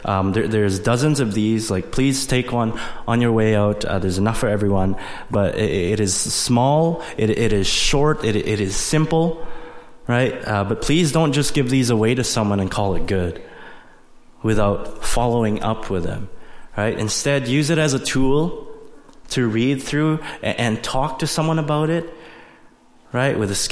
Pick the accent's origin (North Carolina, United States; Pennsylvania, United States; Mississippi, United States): Pennsylvania, United States; now in Nipawin, Canada; Some of you are like, you're from PA, you're not from Nipawin, whatever.